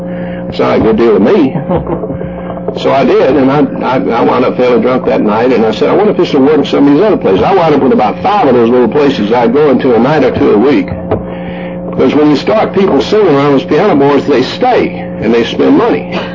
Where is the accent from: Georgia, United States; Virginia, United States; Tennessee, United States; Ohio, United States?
Georgia, United States; Savannah; told him I was … from Savannah, Georgia, and I just moved in the neighborhood.